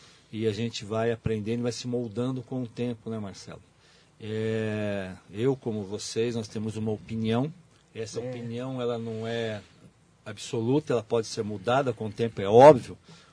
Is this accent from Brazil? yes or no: yes; Brazil; Nós somos brasileiros, nós temos um país para cuidar